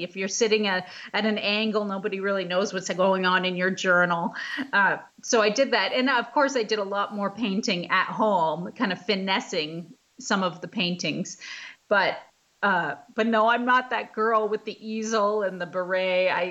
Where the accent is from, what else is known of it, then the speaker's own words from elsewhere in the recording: Canada; I'm Canadian.